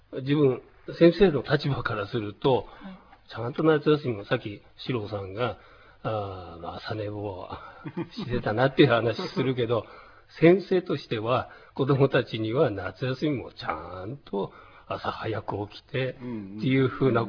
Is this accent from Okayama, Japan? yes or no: no; Asahikawa, Hokkaido, Japan; 自分は旭川なんですけど、旭川の夏は半端なく暑いんで